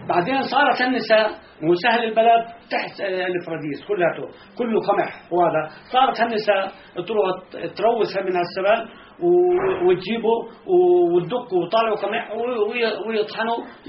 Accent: Hebron, West Bank, Palestine; أنا من الخليل

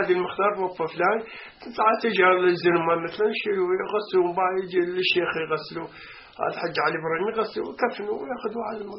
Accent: Palestine; لا، كانوا هم سوريين واحنا فلسطينيين

